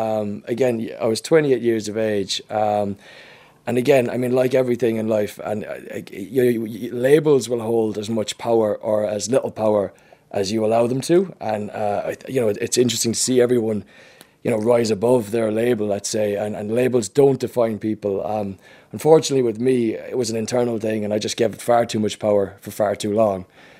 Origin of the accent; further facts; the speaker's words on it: Munster, Ireland; now in Dublin, Ireland; Yeah, I'm from Tipperary. Grew up in Tipperary. Moved to Dublin about 6 years ago. I've been teaching in Dublin. Moved because of the job. And yeah, just settled into Dublin.